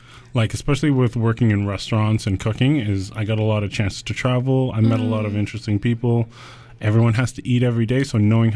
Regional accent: Victoria, British Columbia, Canada; moved away as an adult; also born or lived in Chicago; I was born and raised in Victoria. I lived there until I was about 18 or 19 years old, and then I moved to Chicago in America. I was there for about 6 months

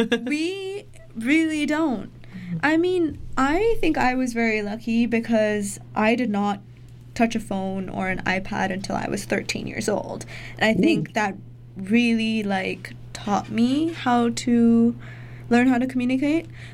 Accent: Botswana; Yeah, no, I grew up in Botswana, and it was kind of the same thing. Like, you knew so many people, you knew every single person.

